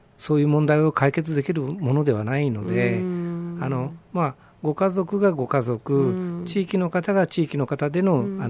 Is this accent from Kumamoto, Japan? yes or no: no; Ena, Gifu, Japan; 私の地元のエナではですね、